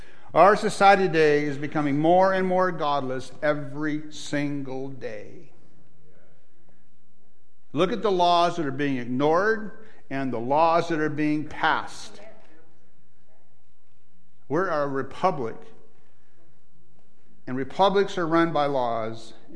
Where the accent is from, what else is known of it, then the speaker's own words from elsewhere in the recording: Oregon, United States; I don't like to tell people I'm from Oregon.